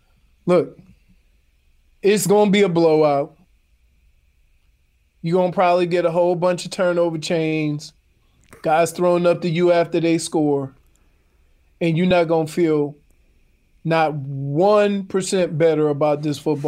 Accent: Louisiana, United States; I'm from Louisiana, and I don't know where that is.

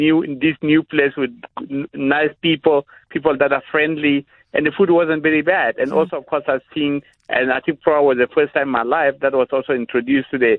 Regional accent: South Sudan; also born or lived in Eritrea; when I grew up in South Sudan, everything was lovely, because that's what I knew.

